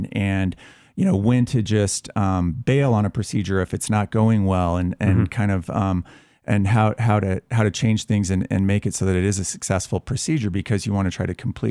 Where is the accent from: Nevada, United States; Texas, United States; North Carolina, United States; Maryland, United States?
Nevada, United States; Winnemucca; Well, I'm from Northern Nevada, Winnemucca, if you know where that is, Nevada.